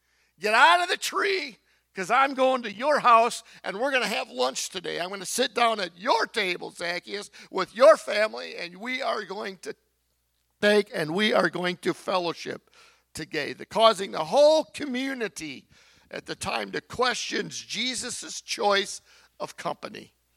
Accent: Texas, United States; I'm from Texas. Our whole family was from Texas.

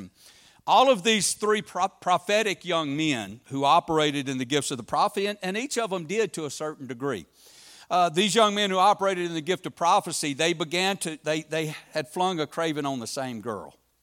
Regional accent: Texas, United States; now in Wisconsin, United States; I'm not from Wisconsin. I am from deep southeast Texas, the swampy piney woods of Texas.

